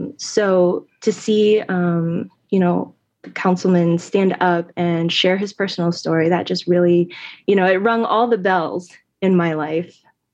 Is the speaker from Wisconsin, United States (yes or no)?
no; Ohio, United States; growing up as an Asian American born and raised in Ohio of trying to fit in, to prove my Americanness, perpetual foreigner